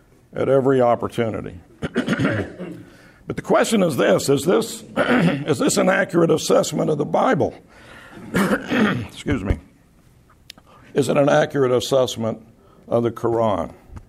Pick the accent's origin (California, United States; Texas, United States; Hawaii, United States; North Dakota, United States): Texas, United States; now in New York City, United States; who knew I was from Texas